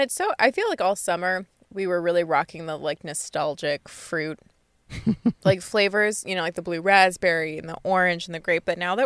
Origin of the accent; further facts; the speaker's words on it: Wisconsin, United States; Like I said, this covers my hometown. So this covers everything from Door County to Green Bay, Appleton, Oshkosh, Manitowoc.